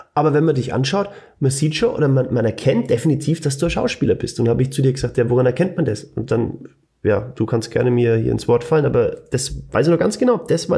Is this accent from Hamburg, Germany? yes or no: no; Bavaria, Germany; accent: Franconian; was ist das so neu mit meinem fränkischen Dialekt?